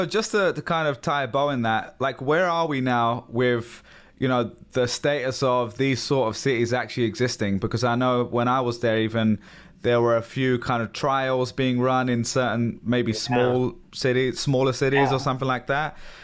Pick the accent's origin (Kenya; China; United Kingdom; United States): United Kingdom; England; I'm English, so this is something I have to think about.